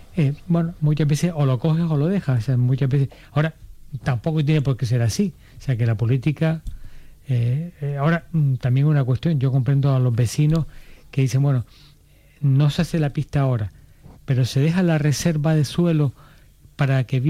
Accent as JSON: {"language": "Spanish", "region": "Canary Islands", "country": "Spain", "said": "los otros 6 somos canarios que vamos y venimos"}